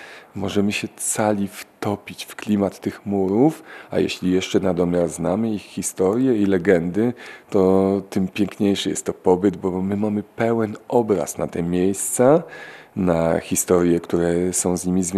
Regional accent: Inowrocław, Kuyavian-Pomeranian Voivodeship, Poland; ponieważ mieszkałem, urodziłem się w ogóle w Inowrocławiu i Inowrocław jest ponad 800-letnim miastem

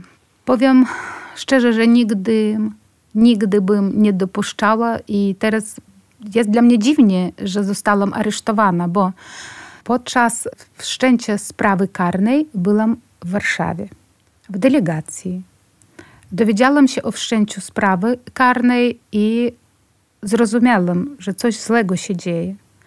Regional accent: Brest, Brest Region, Belarus; Jestem z Brześcia.

